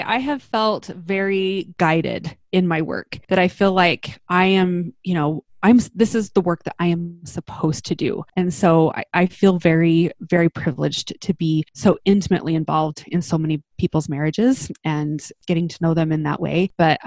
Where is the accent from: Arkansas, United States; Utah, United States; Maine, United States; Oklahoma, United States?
Utah, United States; So I grew up in Utah. I live in Salt Lake City with my husband.